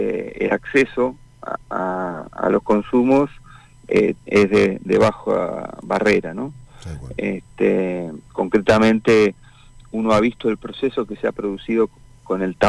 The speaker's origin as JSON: {"language": "Spanish", "region": "Neuquén", "country": "Argentina", "tie": "born or raised there", "said": "Pero soy neuquino, nací acá."}